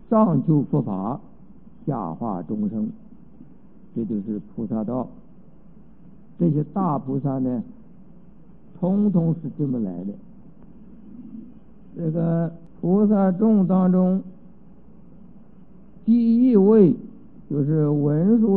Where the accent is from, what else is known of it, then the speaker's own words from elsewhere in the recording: China; 我们中国人讲叫圣人贤人嘛